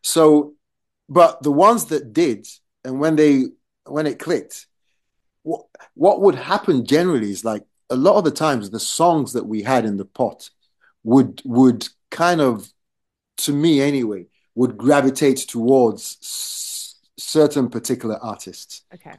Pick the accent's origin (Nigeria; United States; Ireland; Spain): Nigeria; I grew up in Nigeria.